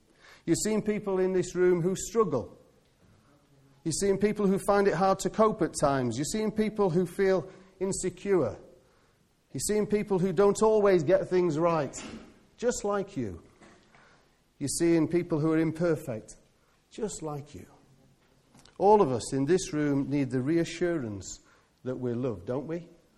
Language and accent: English; England, United Kingdom; We don't like to do this because we're very English.